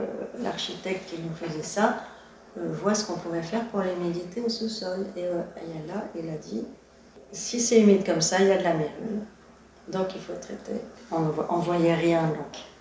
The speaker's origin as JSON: {"language": "French", "town": "Paris", "region": "Île-de-France", "country": "France", "said": "On est des Parisiens."}